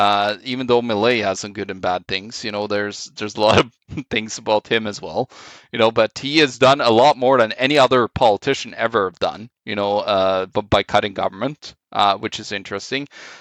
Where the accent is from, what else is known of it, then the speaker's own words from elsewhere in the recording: Norway; English is a second language; now in Canada; I'm from Norway, and I see, like, the conservatives here turning into the Norwegian social conservatives, basically.